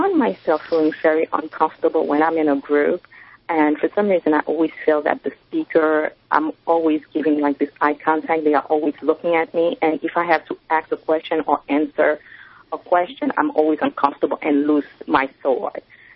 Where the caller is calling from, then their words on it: Brooklyn, New York, United States; I'm calling from Brooklyn.